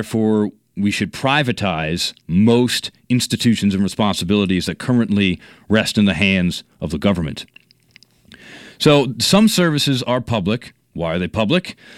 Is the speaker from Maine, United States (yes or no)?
yes; Maine, United States; I'm from Maine. I have a liberal arts degree, in political science, and I attended the University of Southern Maine for economics and mathematics.